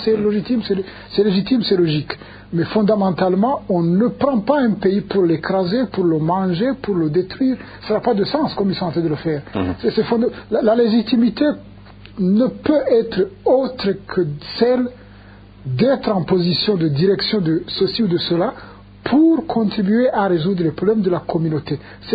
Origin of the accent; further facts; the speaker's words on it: Burundi; les codes, nous les connaissons, nous sommes Burundais.